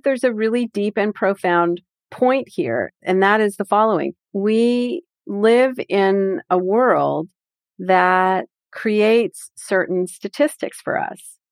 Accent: Canada; I grew up in Canada, so my brain wired itself to being a hockey fan.

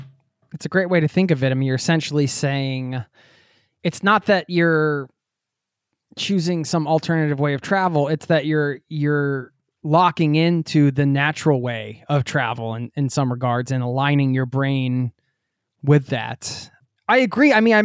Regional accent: East Coast, United States; I mean, I'm from the East Coast. Maybe it's an East Coast thing.

